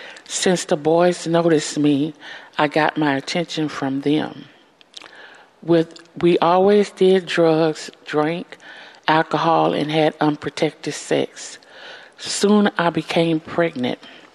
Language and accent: English; Houston, Texas, United States; Okay, I am from Houston, Texas, and I lived with my mother on the south side of Houston.